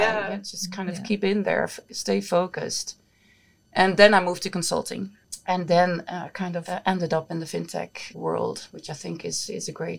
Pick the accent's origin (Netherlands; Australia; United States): Netherlands; I'm from Holland, born and raised, proud mom of two boys